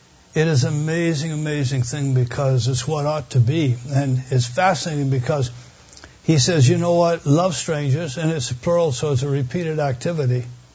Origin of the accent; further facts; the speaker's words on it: Scotland, United Kingdom; Well, being Scottish, I'd pay for a motel room.